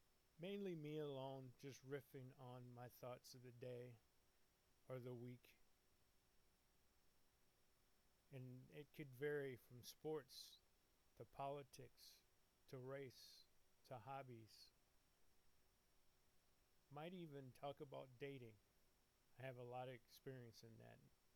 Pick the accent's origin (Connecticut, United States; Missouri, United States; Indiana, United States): Missouri, United States; St. Louis; As a kid growing up in St. Louis, Missouri, my father, as my brothers called him, the creator of surround sound, placed speakers strategically through the house